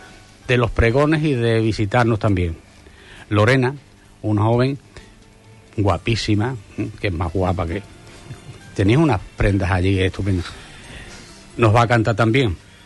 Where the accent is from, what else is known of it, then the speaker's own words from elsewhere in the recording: Santa Bárbara, Andalusia, Spain; cuando él ha ido a mi pueblo, en realidad lo que hemos hecho es mudarnos de casa, porque cuando él ha ido a Santa Bárbara se ha encontrado en su casa